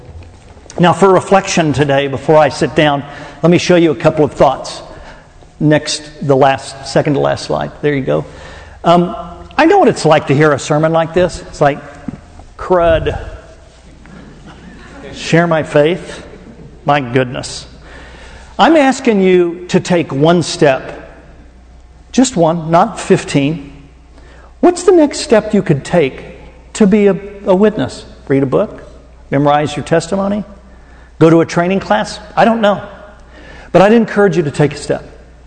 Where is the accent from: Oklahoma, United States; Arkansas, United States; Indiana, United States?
Oklahoma, United States; I bet you're from Oklahoma. I go, that was a good guess. I am from Oklahoma.